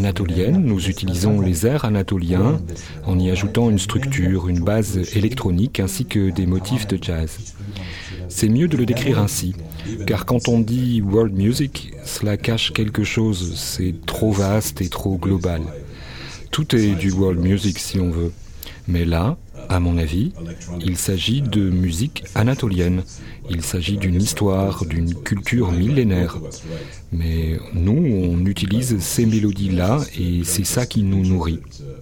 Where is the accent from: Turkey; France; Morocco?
Turkey; Erzincan; also born or lived in Istanbul; je suis né à Erzincan, dans l'est de la Turquie. La musique que j'écoutais là-bas était toujours le barlam. Je suis alévi